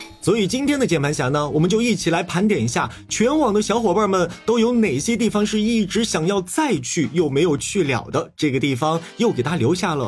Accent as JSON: {"language": "Chinese", "town": "Danba", "region": "Sichuan", "country": "China", "tie": "born or raised there", "said": "就是我的家乡四川省甘孜州丹巴县美人谷"}